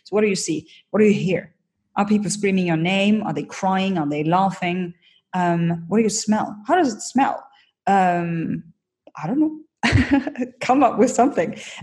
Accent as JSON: {"language": "English", "country": "Germany", "said": "I'm originally from Germany, and there's a tendency that we are raised in a way that you either do it perfectly or you don't do it at all."}